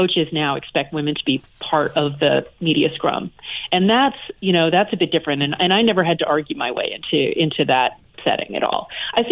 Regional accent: the South, United States; I was raised in the South, and I'm pretty sure that I might have been the only person rooting for Billie Jean in my immediate surroundings.

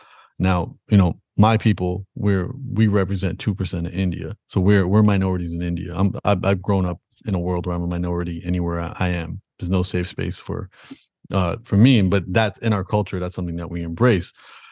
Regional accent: Toronto, Ontario, Canada; born there; Like, even though I was born in Toronto, Canada, you know, my parents raised me Sikh

